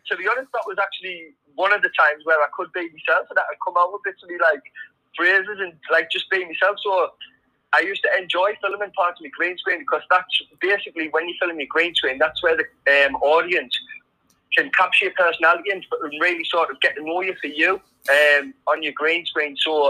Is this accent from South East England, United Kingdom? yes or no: no; Sunderland, North East England, United Kingdom; But growing up in Sunderland, it was class.